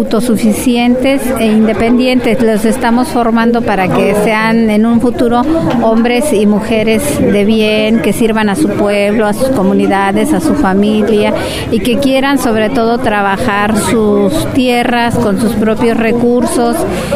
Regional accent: Oaxaca, Mexico; Yo soy de la Sierra Sur, y allá nos donaron mis papás un rancho muy grande y colinda con los loxichas.

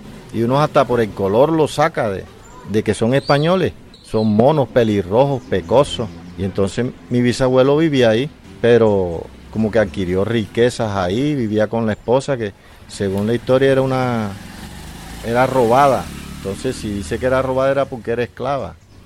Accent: Plato, Magdalena, Colombia; yo soy de Plato, pero la tierrita donde vivía pertenecía a Tenerife, Magdalena. Entonces quiere decir que soy una persona desplazada de Tenerife, Magdalena, pues las tierras pertenecían allá.

